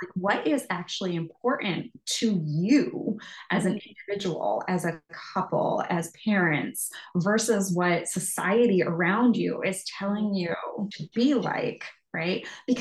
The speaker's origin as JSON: {"language": "English", "country": "United States", "tie": "born or raised there", "said": "the huge cultural differences between my experiences as a parent and growing up in America"}